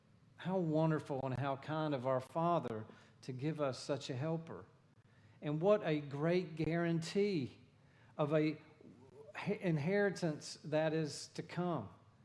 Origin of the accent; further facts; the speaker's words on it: Griffin, Georgia, United States; It's much like any other southern small town. I grew up in Griffin, Georgia. We had a Christmas parade.